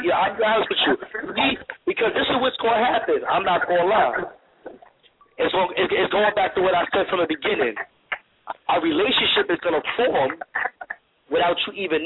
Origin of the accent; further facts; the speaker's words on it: Bronx, New York, United States; I'm from the Bronx.